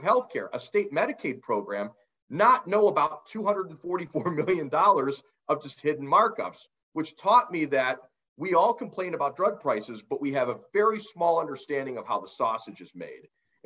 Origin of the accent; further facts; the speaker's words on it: Ohio, United States; in my home state of Ohio, we ran into a problem when I was working with the Pharmacists Association there.